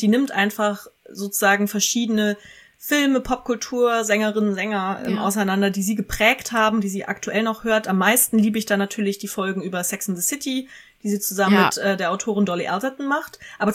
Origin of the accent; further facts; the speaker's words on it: Kassel, Hesse, Germany; Und dass er auch durch meine Heimatstadt Kassel gefahren ist, fand ich super funny.